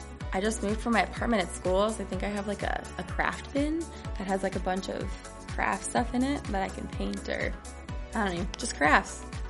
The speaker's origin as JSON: {"language": "English", "town": "Rochester", "region": "Minnesota", "country": "United States", "said": "I am a second year MVC and I'm from Rochester, Minnesota."}